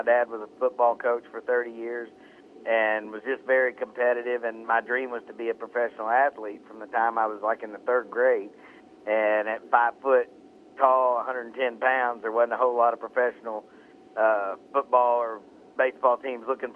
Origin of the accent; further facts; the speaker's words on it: Hot Springs, Arkansas, United States; I grew up in Hot Springs, Arkansas